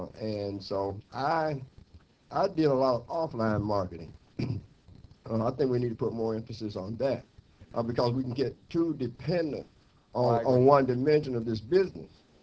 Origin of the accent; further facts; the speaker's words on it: Atlanta, Georgia, United States; Good morning. … from Atlanta.